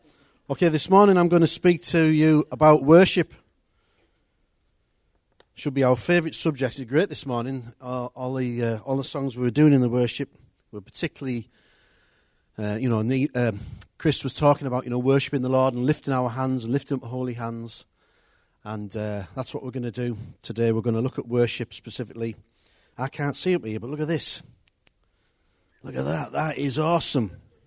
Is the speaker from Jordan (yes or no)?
no; Middlesbrough, North East England, United Kingdom; born there; when I was born in Middlesbrough, Middlesbrough was in Yorkshire, so this is Yorkshire as well, by the way.